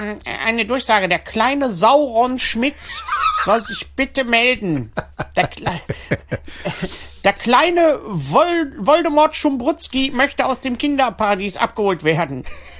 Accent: Bavaria, Germany; wir kommen aus dem Allgäu, wie man hört, nicht?

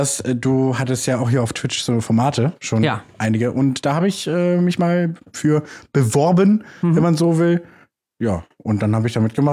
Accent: Berlin, Germany; Ich komme aus Spandau bei Berlin.

